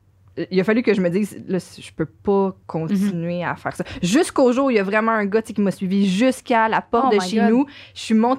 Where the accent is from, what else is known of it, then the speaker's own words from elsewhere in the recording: Laval, Quebec, Canada; moi, je viens de Laval.